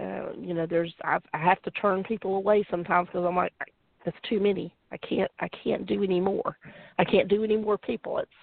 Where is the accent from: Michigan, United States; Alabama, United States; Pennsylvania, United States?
Alabama, United States; I will say, I'm originally from Alabama, so I already get made fun of.